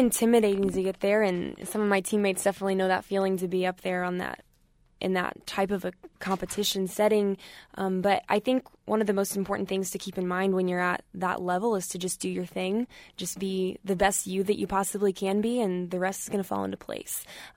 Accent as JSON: {"language": "English", "town": "Stillwater", "region": "Oklahoma", "country": "United States", "said": "I am from Stillwater."}